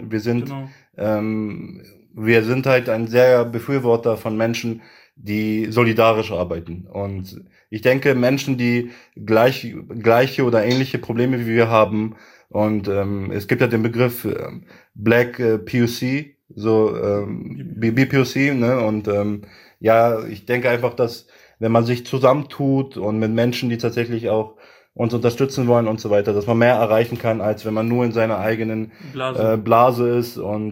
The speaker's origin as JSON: {"language": "German", "town": "Göttingen", "region": "Lower Saxony", "country": "Germany"}